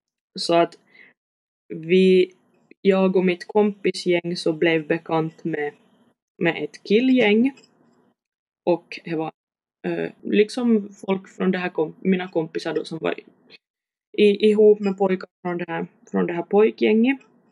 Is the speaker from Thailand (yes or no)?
no; Nykarleby, Ostrobothnia, Finland; accent: Nykarleby dialect; now in Vaasa, Finland; och jag är hem från Nykobi. Jag hade tänkt om jag skulle försöka prata någon sorts högsvensk, men jag är jättedålig på det.